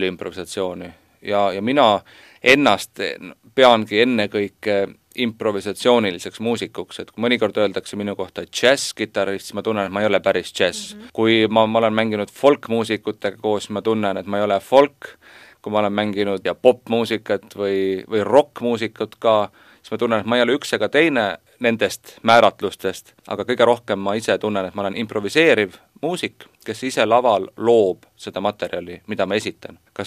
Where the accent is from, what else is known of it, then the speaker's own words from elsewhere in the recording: Kuressaare, Saare County, Estonia; Kolmapäeval oleme Kuressaares, minu sünnilinnas, kodulinnas